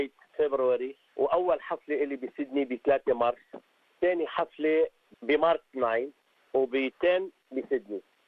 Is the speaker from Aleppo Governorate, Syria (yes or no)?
yes; Aleppo, Aleppo Governorate, Syria; now in Lebanon; كوني أنا مواطن سوري ومن مدينة حلب تحديدا، طبعا حلب وبالأخص حلب بقول لأني أنا من مدينة حلب، لأنه عاشت فترة عصيبة جدا ما كانت بعيدة عن وجداني ولا عن بالي. أنا ساكن بلبنان لكن دائما موجود بسوريا